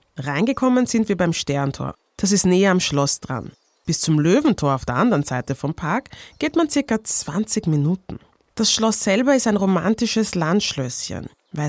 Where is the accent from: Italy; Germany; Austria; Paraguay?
Austria; Vienna; born there; Autorin, Podcasterin, Influencerin. Geboren in Wien und eigentlich Großstadtmensch.